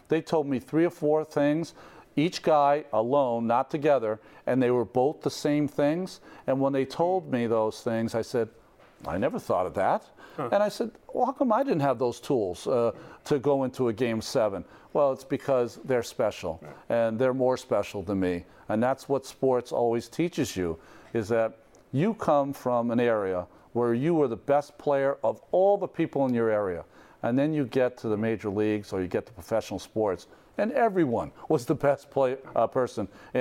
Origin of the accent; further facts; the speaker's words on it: Hawaii, United States; born there; We're both Hawaiian born, so we pitched the wrong Hawaiian pitcher that day.